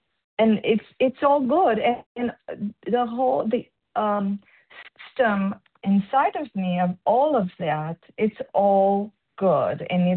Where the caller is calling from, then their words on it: South Carolina, United States; Good morning. I'm calling from South Carolina … recovered for today.